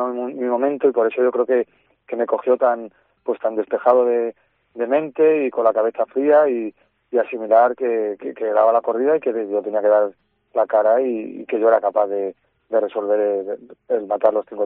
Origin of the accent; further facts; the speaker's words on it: Castile, Spain; soy castellano y eso no lo puedo cambiar, con esos genes he venido y somos un poco a lo mejor secos o rudos